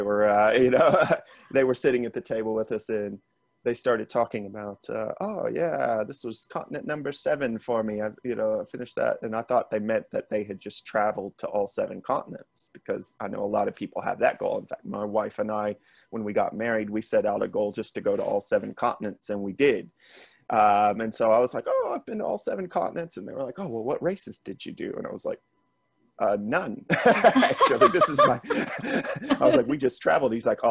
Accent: Houston, Texas, United States; moved away as an adult; also born or lived in New Zealand; now in Australia; I'm originally from Houston, Texas in the U.S., but I've lived in Australia and New Zealand for about the past 11 years.

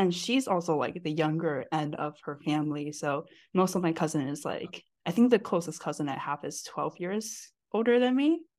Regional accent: Taiwan; I'm from Taiwan, and I accidentally murdered a gecko.

